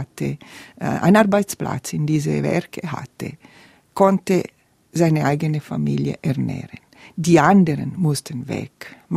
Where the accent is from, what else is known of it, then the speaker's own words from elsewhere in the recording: Ticino, Switzerland; ich muss das sagen, als Tessiner Delegation einen Tag der Tessiner vorbereitet für heute